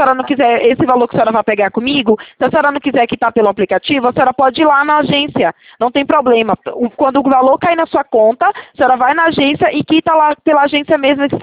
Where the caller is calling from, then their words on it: Itatiba, São Paulo, Brazil; cidade que eu estou falando agora é de Itatiba, interior de São Paulo.